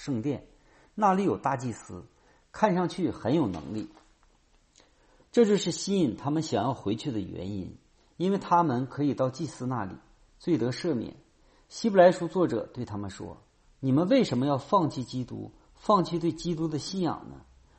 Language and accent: Chinese; United States; 因为我们美国人喜欢富有同情共鸣心